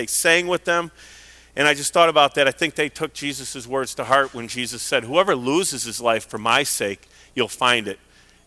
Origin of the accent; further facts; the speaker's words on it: Chicago, Illinois, United States; Everybody knows I'm from Chicago, so a lot of Bears players were mentioned